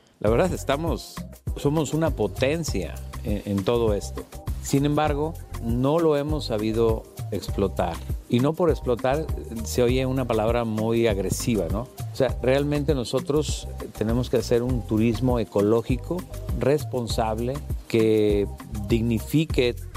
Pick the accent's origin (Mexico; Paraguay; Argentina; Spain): Mexico; Monterrey, Nuevo León; Yo soy de Monterrey, vivo en Monterrey, 3 horas de aquí